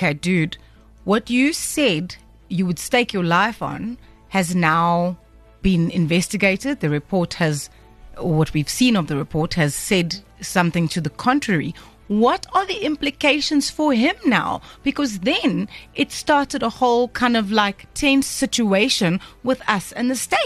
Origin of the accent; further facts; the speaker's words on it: South Africa; for me, as a South African, like, when we're not rocking the boat and when we're not in trouble